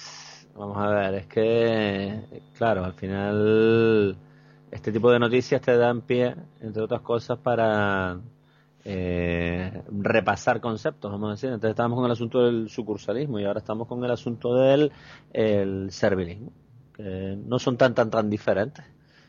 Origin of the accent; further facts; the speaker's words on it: Canary Islands, Spain; a mí personalmente como canario me indigna, porque yo no considero que los canarios seamos menos amables que nadie